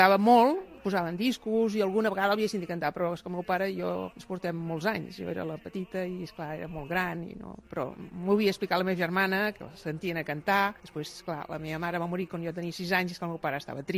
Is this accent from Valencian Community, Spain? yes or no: no; Vilassar de Mar, Catalonia, Spain; born there; tinc 67 anys, vaig néixer a Vilassar de Mar, sóc vídua i tinc 3 fills i 6 nets.